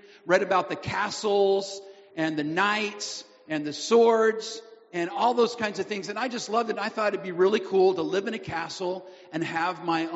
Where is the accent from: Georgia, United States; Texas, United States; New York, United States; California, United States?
California, United States; Oildale; So when I was little, growing up in Oildale, California, a suburb of Bakersfield, California